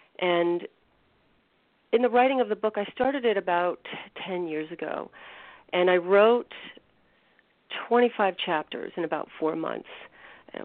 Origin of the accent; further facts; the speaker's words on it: Manhattan, New York, United States; I was born in Manhattan, and we were living on Central Park West on between 106th and 107th Street in the early 60s.